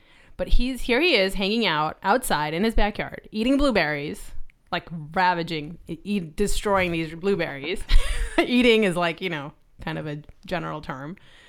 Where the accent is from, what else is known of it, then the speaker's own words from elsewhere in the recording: California, United States; accent: California; I have a California accent, people. I am Indian, yes.